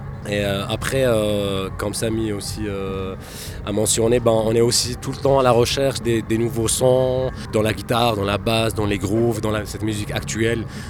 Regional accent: Algeria; now in Switzerland; Du coup, on habite en Suisse. Moi, je suis algérien.

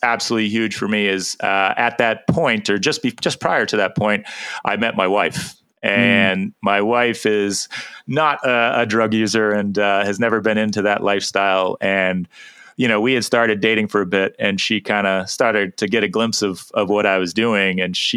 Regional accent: Massachusetts, United States; Growing up in Massachusetts, the Boston Marathon is always, you know, something I had gone to and watched as a kid

